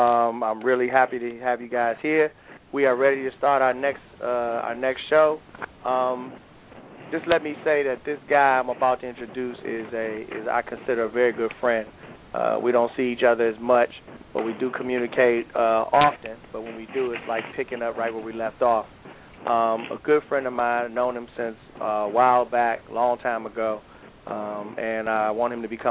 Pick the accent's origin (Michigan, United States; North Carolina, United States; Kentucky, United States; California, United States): Michigan, United States; Detroit; On top of that, I'm born and raised in Detroit, so I'm an Isaiah.